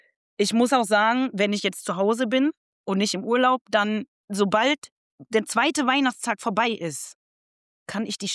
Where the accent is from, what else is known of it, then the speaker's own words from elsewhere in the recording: Düsseldorf, North Rhine-Westphalia, Germany; Und das muss ich jetzt als Düsseldorferin sagen